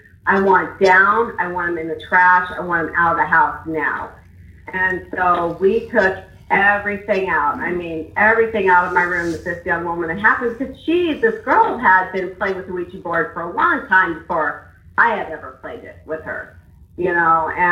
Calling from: Omaha, Nebraska, United States; I'm calling from Omaha, Nebraska.

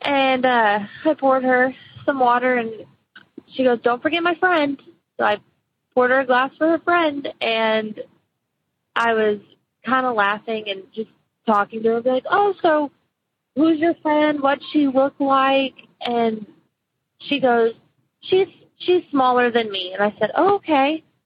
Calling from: Texas, United States; also born or lived in Lafayette, Louisiana

